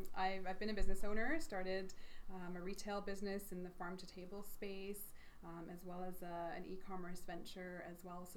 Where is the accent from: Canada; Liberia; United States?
Canada; Calgary, Alberta; I was in the UK, and I've moved back to Calgary, which is my hometown.